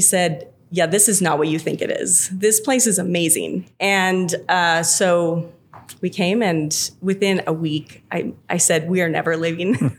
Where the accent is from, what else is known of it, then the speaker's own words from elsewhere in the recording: Spokane, Washington, United States; also born or lived in Southern US; I'm actually from Spokane, Washington, okay, but I lived in the South for about 8 years